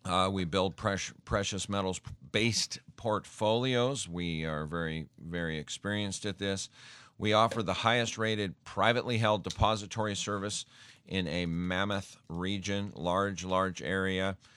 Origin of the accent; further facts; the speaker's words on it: Spokane, Washington, United States; They say, you're from Spokanee, and I'm like, close enough. So anyway, we're from Spokane, Washington.